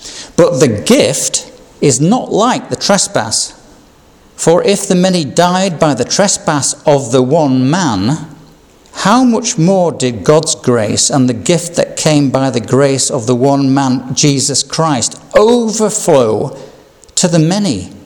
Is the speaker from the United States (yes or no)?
no; Yorkshire and the Humber, United Kingdom; accent: Yorkshire; There was my Yorkshire accent coming out there, a thick ear.